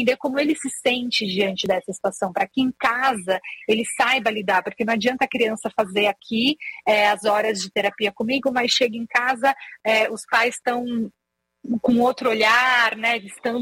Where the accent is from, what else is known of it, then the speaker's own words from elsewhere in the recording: São Paulo, Brazil; Eu vim de São Paulo, eu sou paulistana.